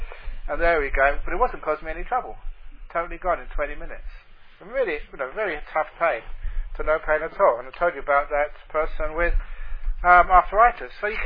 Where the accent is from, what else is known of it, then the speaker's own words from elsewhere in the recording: London, United Kingdom; I grew up in London, a poor family, and I spent a lot of my childhood playing soccer in the streets.